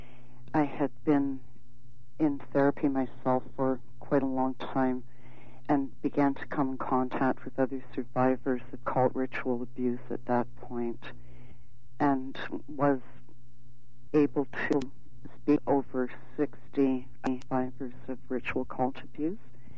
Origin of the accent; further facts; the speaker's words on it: Hamilton, Ontario, Canada; also born or lived in Toronto; and then spent the rest of my childhood and adolescence in Hamilton.